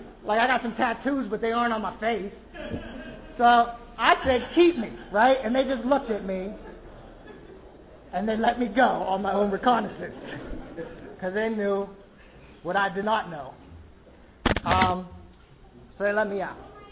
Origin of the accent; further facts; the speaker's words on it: Johnstown, Pennsylvania, United States; moved away; also born or lived in Philadelphia / Manhattan / Baltimore / Houston; I was originally from Johnstown, Pennsylvania. I moved to Philadelphia and then Manhattan and then Baltimore. And then I got into a graduate program in Houston, Texas.